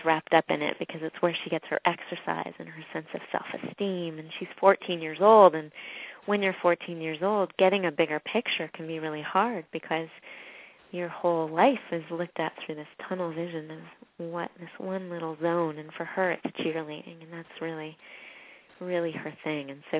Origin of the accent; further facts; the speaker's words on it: Canada; I grew up in Canada, and we used to have long final exams, 4-hour final exams in every subject, and then midterms that were equally as long.